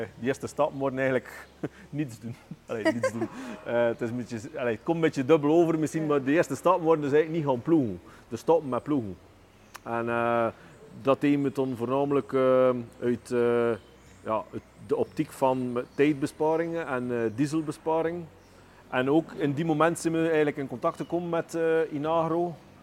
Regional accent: Ledegem, West Flanders, Belgium; van Ledegem.

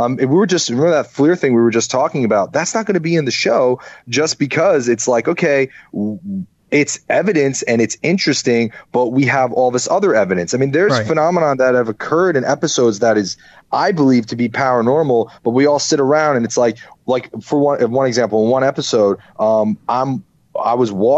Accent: Winnipeg, Manitoba, Canada; I'm from Winnipeg, you idiot.

